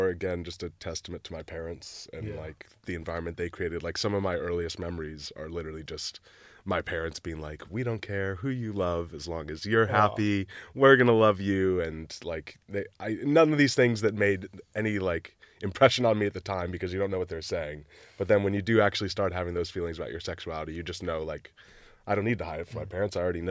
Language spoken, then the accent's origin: English; Brookline, Massachusetts, United States; You know, I grew up in Boston, Massachusetts, but more specifically, I grew up in Brookline, which is like a very nice town, super inclusive, lots of like out LGBT plus people from my school that I remember.